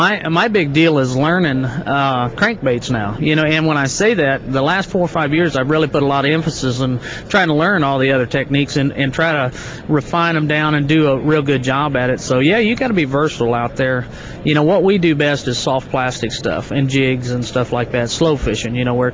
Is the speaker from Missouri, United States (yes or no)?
yes; Missouri, United States; I grew up on Lake of the Ozarks around in boat docks.